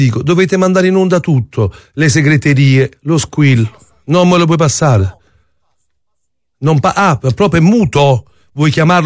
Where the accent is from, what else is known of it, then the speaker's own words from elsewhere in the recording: Naples, Campania, Italy; io sono di Napoli